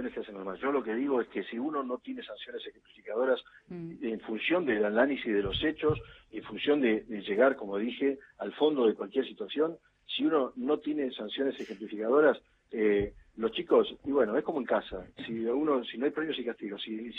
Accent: San Fernando, Buenos Aires Province, Argentina; nosotros somos una decisión de San Fernando, nos hemos criado todos

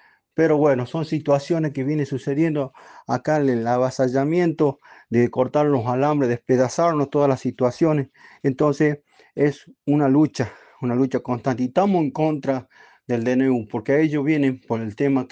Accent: Aguitas, Argentina; nosotros tenemos doble nacionalidad, argentino y, por ejemplo, que somos de Aguitas. Bueno, como cacique de la comunidad indio Colalao

